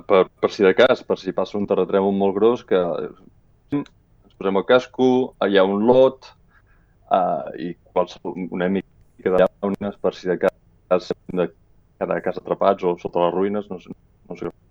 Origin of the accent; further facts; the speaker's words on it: Olot, Catalonia, Spain; also born or lived in Yokohama; no és com a un poble petit o jo soc d'Olot, no? Jo coneixia tots els meus veïns